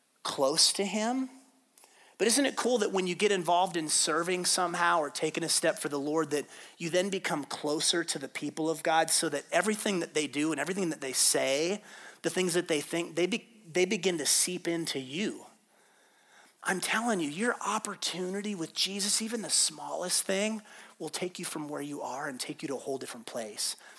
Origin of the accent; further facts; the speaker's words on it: Payson, United States; I'm from Payson.